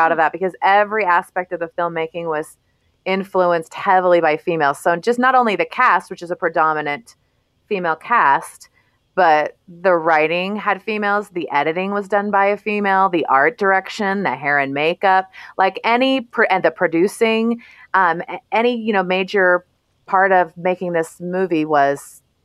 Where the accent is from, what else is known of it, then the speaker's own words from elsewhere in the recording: Midwest, United States; I grew up in the Midwest.